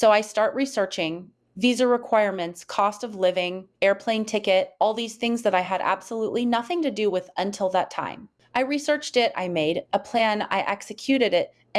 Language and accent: English; Germany; English is a second language; I grew up in Germany. I moved to a small town when I was a child, the type of small town where even 10 years later, people still consider you to be an outsider.